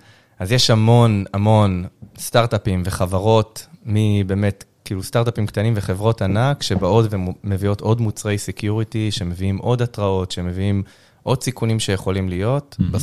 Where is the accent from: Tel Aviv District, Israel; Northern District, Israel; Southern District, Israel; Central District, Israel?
Tel Aviv District, Israel; Holon; אני במקור מחולון, עיר הילדים.